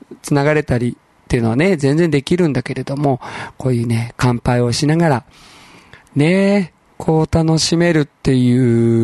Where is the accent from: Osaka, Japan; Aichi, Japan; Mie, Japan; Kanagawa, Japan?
Aichi, Japan; Nagoya; まあでも自分の地元もそうか、名古屋でもそうか。本当に僕ね、27ぐらいまで全然飲まなかったから、28歳からね、